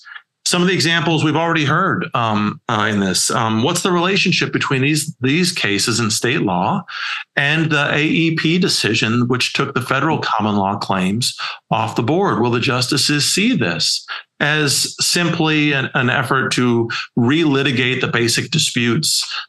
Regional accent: Iowa, United States; The idea of California regulating those fine, you know, salt of the earth farmers in my home state of Iowa.

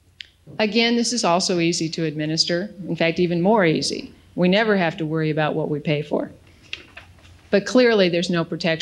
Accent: Denver, Colorado, United States; I'm from Denver. I'm a Broncos fan.

